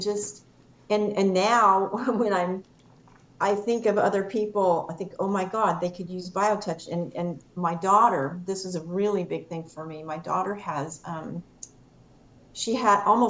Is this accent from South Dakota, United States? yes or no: no; California, United States; Like we're from Southern California, and the reason we moved here was because of the traffic.